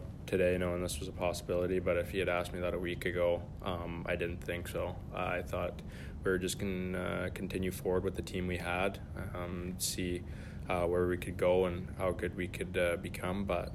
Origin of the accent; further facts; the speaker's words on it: British Columbia, Canada; just growing up in the Lower Mainland